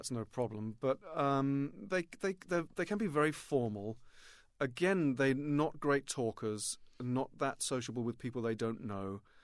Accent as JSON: {"language": "English", "region": "England", "country": "United Kingdom", "said": "I'm an Englishman, we have this weird kind of manners and all that kind of stuff."}